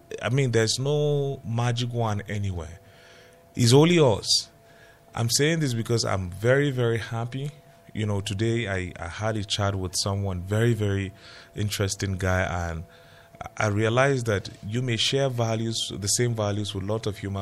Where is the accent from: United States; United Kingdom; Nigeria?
Nigeria; Jos, Plateau; how I grew up in Jos, that the only distinction was that if we go to Makarantang alone